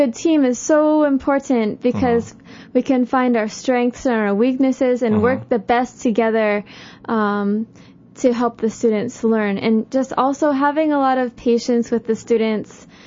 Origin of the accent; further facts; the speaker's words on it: Vermont, United States; now in Hawaii, United States; I come from Vermont. Uh-huh. So I grew up there, but then I moved to Hawaii.